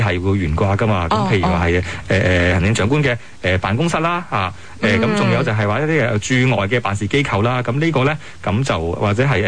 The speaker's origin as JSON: {"language": "Cantonese", "country": "China", "said": "因為始終大家都即係作為中國人啦"}